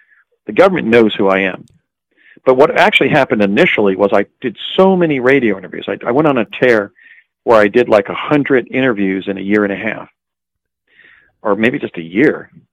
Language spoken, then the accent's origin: English; Morris Plains, New Jersey, United States; I was steeped in Washingtonia as somebody born in Morristown and growing up in Morris Plains.